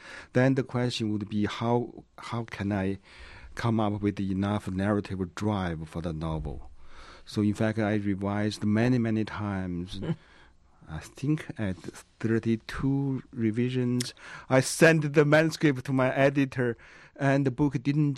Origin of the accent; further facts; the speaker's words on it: China; English is a second language; I remember we were brought to some mines in former Manchuria and the northeast part of China.